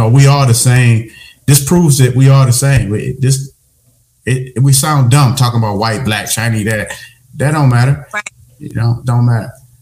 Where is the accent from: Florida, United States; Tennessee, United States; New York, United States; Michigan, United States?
Michigan, United States; Yeah, man. It's, you know, I'm from Michigan, and I hear Michigan got the highest whatever.